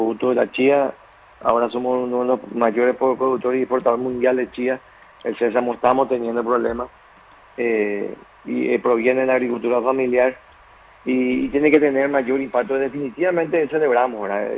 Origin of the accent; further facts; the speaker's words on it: San Pedro, Paraguay; yo soy de San Pedro, sí. Yo soy del departamento de San Pedro